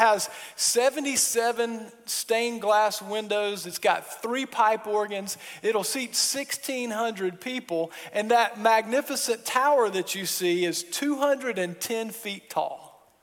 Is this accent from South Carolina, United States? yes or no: yes; Little Lyman, South Carolina, United States; moved away as an adult; I moved from where I grew up in Little Lyman, South Carolina. I moved to Durham, North Carolina to enroll in graduate school at Duke University.